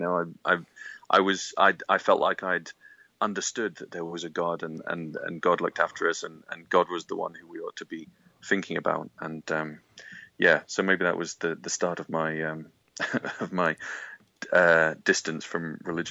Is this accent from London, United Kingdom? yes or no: no; Yorkshire and the Humber, United Kingdom; also born or lived in Midlands; I was born in the Midlands in Britain, and grew up mostly in Yorkshire, in a very liberal Methodist church